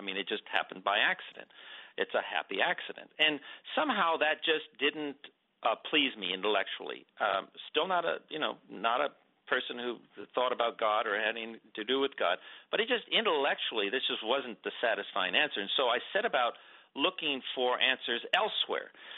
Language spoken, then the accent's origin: English; Los Angeles, California, United States; I was really far away from my home, which was Los Angeles. I was born and reared in Los Angeles.